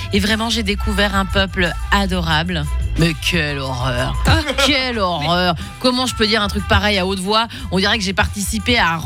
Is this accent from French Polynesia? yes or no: no; Spain; French is a second language; je précise, parce que je suis espagnole